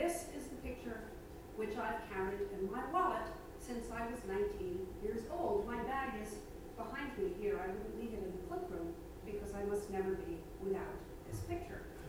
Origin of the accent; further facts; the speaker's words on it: Manhattan, New York, United States; I grew up here in Manhattan, as I said, just across the park on the Upper West Side, but I never set foot on the Brooklyn Bridge until I was a teenager.